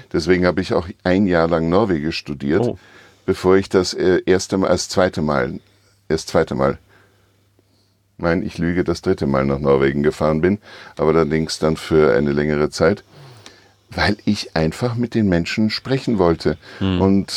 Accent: Vienna, Austria; moved away; ich vermisse natürlich meine Heimat Wien sehr, denn das ist einzigartig.

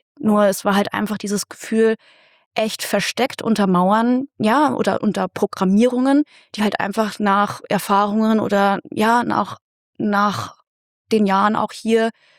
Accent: Fulda, Hesse, Germany; moved away as an adult; also born or lived in Berlin; ich bin gebürtige Fuldarin, aufgewachsen in der Wiesenmühlstraße. Hm. Und ja, ich bin mit 18 bin ich aus Fulda rausgezogen, weggezogen nach Berlin, habe dort studiert, Journalismus.

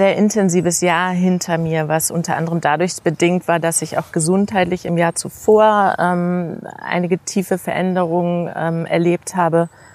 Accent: Hamburg, Germany; now in Berlin, Germany; Ich lebe seit 14 Jahren in Berlin. Ich bin ein typischer Stadtmensch, bin aufgewachsen in Hamburg in der Großstadt, lebe in der Großstadt.

